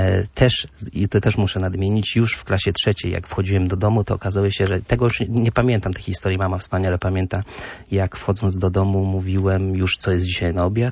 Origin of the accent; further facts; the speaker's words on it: Władysławowo, Pomeranian Voivodeship, Poland; Tak, pochodzę dokładnie z Władysławowa, z czego jestem dumny